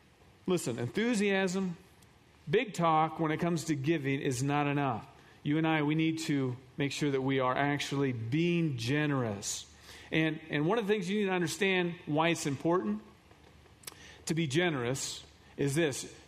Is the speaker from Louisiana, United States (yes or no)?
no; Iowa, United States; And I think about this, you know, I'm from Iowa. We got back from Iowa, I don't know how long, a couple weeks ago.